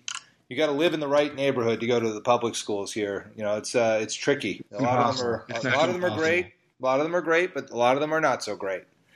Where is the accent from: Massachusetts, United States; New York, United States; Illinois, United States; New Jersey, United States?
New Jersey, United States; Short Hills; I grew up in Short Hills, New Jersey, and Short Hills is part of Milburn Township.